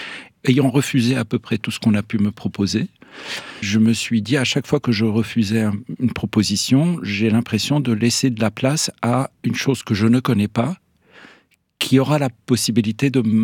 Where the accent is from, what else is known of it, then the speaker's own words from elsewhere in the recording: Quebec, Canada; En plus, je viens du Québec, hein